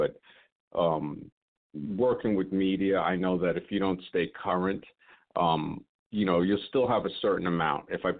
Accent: New York, United States; I'm from New York.

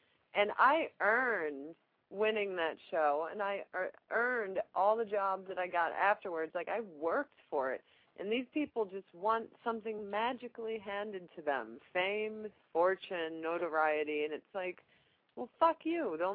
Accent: Chicago, Illinois, United States; But, you know, I'm from Chicago. I'm a Midwestern girl.

